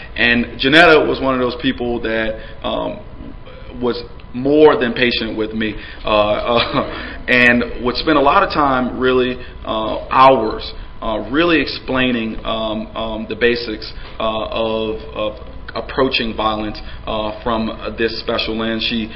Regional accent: New Orleans, Louisiana, United States; moved away as an adult; also born or lived in Vermont; So I am a native New Orleanian. I'm born and raised in New Orleans. I'm originally from Desire Housing Project in the Upper Ninth Ward of New Orleans. And I left New Orleans in 2002 to go to college in Vermont, St. Michael's College.

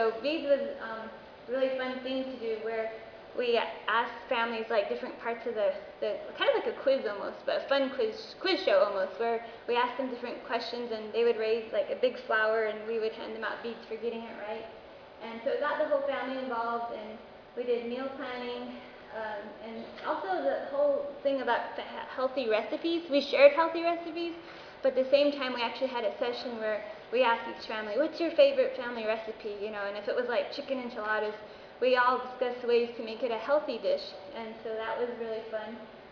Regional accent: United States; I am Dineh from the Navajo tribe.

